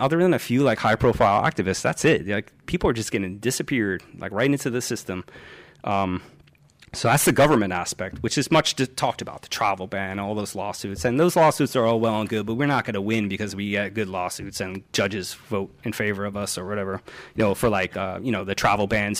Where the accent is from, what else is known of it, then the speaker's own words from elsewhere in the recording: New York, United States; They exist where I grew up in New York.